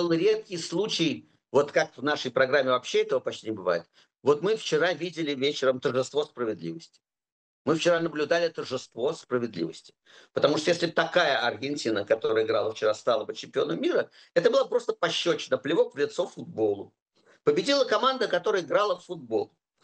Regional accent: Moscow, Russia; Когда я был в армии, то я за то, что я москвич, получал в рыло чаще даже, чем за то, что я еврей.

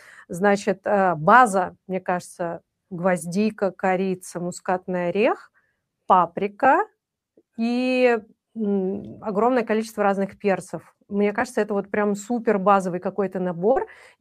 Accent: Uzbekistan; now in Moscow, Russia; Я выросла в Узбекистане, и для меня нормальная специя

